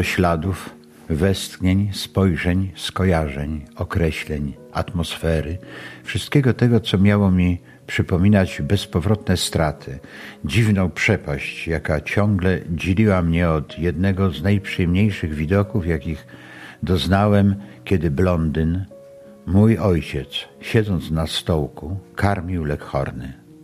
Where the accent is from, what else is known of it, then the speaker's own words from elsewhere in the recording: Przeworsk, Subcarpathian Voivodeship, Poland; Bo ja pochodzę z Przeworska, z ulicy Kościelnej.